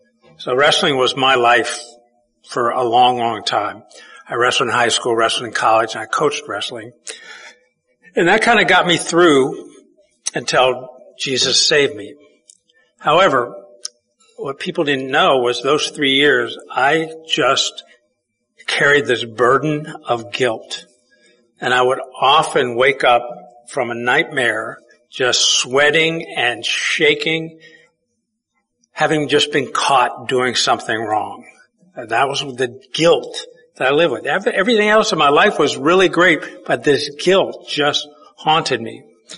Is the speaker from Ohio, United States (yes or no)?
yes; Wooster, Ohio, United States; I grew up in Worcester, Ohio, small town, you know, had everything that I needed, but I was always bored to death.